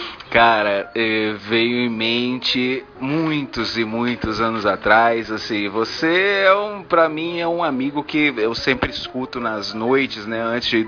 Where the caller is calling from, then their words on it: Vitória, Espírito Santo, Brazil; sou aqui de Vitória, Espírito Santo, sou preparador físico, treinador.